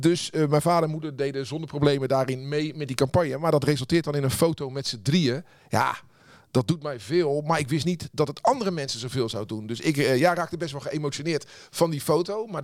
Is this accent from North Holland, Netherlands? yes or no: no; Rotterdam, South Holland, Netherlands; ik uit Spangen kom